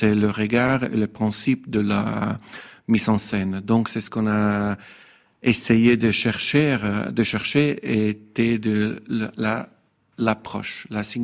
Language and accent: French; Italy; French is a second language; en tant qu'Italienne